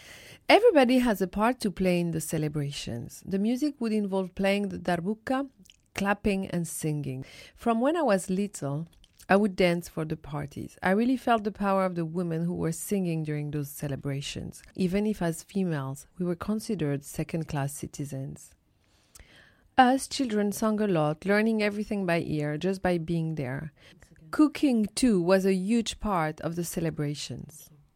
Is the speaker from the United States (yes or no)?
no; Casablanca, Casablanca-Settat, Morocco; Yet, as I was growing up in Casablanca, I was obsessed by the idea of Paris. Paris meant social progress to me. In Morocco, everything we'd aspire to was French.